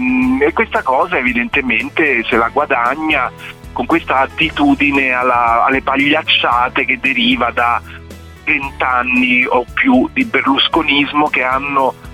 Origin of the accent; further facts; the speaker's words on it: Rome, Lazio, Italy; lo dico da romano, non totalmente puro, ma avendo io origini napoletane, però sono romano